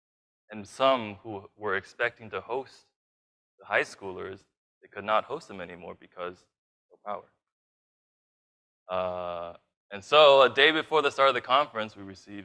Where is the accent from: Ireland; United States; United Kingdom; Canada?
Canada; Montreal, Quebec; I'm from Montreal, and it's wonderful to be able to host you all again.